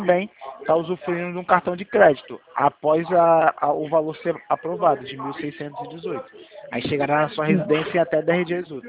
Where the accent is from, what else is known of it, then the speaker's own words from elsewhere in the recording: Rio de Janeiro, Brazil; Do Rio de Janeiro mesmo, nós somos do Rio.